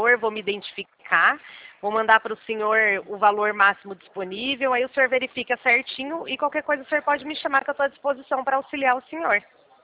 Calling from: Porto Ferreira, São Paulo, Brazil; o meu, que eu falo, é do interior de São Paulo, de Porto Ferreira

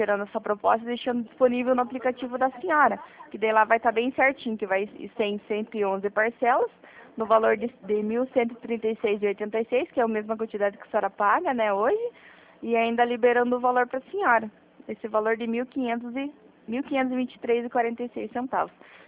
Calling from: Guarapuava, Paraná, Brazil; Eu estou falando de Guarapuava, Paraná.

